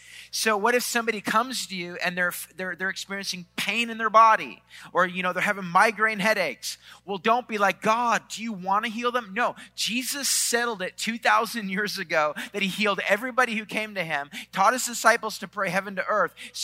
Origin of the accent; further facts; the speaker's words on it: East Coast, Canada; I'm from Canada, from the East Coast of Canada